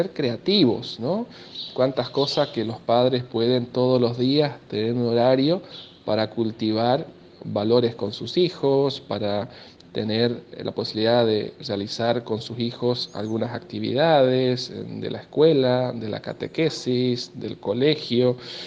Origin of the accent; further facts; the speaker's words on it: Castelli, Argentina; soy un hijo de esa comunidad, súper agradecido por todo lo que he recibido de Castelli, de mi pueblo, de mi parroquia